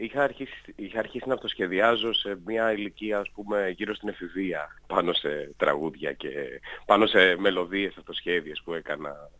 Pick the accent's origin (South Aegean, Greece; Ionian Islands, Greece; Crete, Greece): South Aegean, Greece; Tinos; Και γενικότερα και στο χωριό μου στην Τίνο έχουμε παρατσούκλια όλοι, και ο πατέρας μου και οι θείοι μου κτλ.